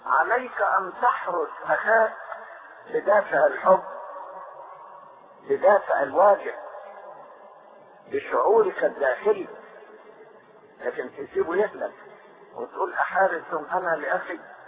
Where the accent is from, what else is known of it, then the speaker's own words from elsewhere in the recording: Cairo, Cairo Governorate, Egypt; ده انا دايما بقول للخدام عندنا في القاهرة